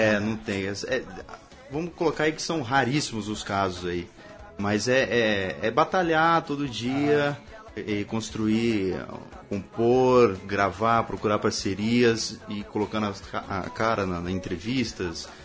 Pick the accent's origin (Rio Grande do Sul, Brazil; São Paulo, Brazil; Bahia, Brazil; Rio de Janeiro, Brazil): São Paulo, Brazil; Marília; now in São Paulo, Brazil; lá em Marília já, que eu sou do interior de São Paulo